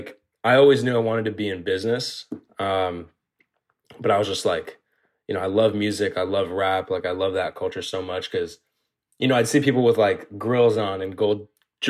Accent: California, United States; So I grew up in Orange County.

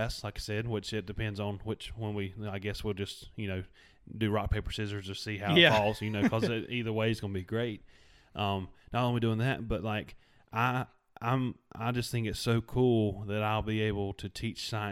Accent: Wadesboro, North Carolina, United States; I'm in the Wingate Marshall area, and I'm from Wadesboro, and I'm about to be going down to Waxhaw.

